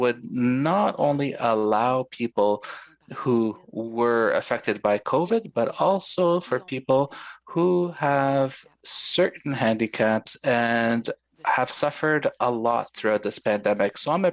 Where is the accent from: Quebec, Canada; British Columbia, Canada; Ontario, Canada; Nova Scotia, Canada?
Quebec, Canada; here in Quebec. And so I am from the Haute-Laurentide sector.